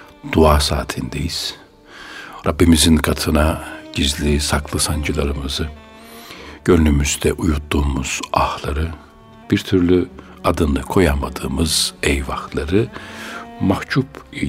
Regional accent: Konya, Turkey; Ben de bir Konyalı olarak İstanbul'da yaşarken çok uzak bir geçmişe gitmek, memleketimi tatmak için orada burada etli ekmek arayıp durduğum günleri hatırladım.

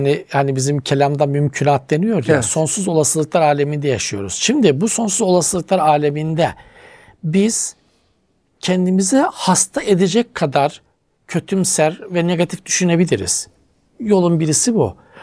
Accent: Black Sea Region, Turkey; Bizim Karadeniz'de hocam biraz şey olacak. Yerel ağız argo değil ama yerel ağız af kurdur derler hocam böylelerine.

